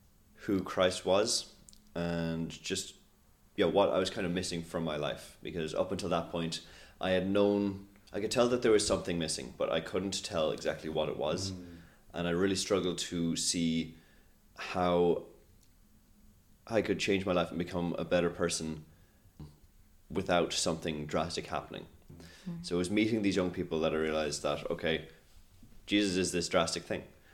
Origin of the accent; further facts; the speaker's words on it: Castlebar, Connacht, Ireland; in my hometown of Castlebar, Mayo. Best town in Ireland. Can't beat it.